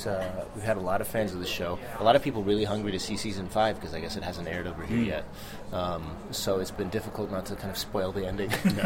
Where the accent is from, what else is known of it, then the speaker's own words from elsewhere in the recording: Fresno, California, United States; I grew up in Fresno, California. It was about 4 hours north of L.A., and I didn't have any family in the business or anything.